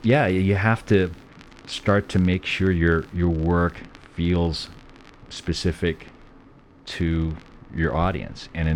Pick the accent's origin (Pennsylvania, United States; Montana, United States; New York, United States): New York, United States; Brooklyn; I'm from Brooklyn, so, you know, I'm a transplant.